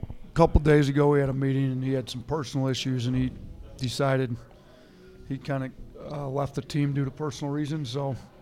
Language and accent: English; Wisconsin, United States; also born or lived in Detroit; Shoot, I grew up in Wisconsin. I lived 11 years in Detroit